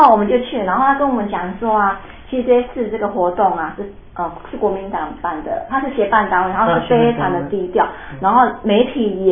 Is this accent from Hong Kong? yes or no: no; Taiwan; 所以我们台湾人不知道